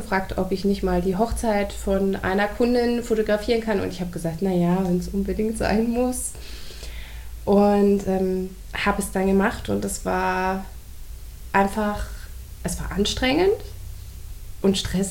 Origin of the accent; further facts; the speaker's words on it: Rednitzhembach, Bavaria, Germany; komme aus Rednitz-Hembach bei Nürnberg. Wir leben da zu viert in einem wunderschönen Häuschen mit einem großen Garten.